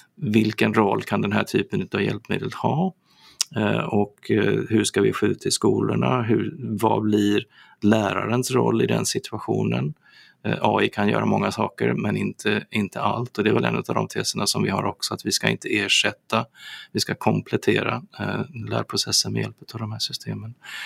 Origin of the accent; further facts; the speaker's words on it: Gothenburg, Västra Götaland County, Sweden; Vi är lite göteborgare i gänget här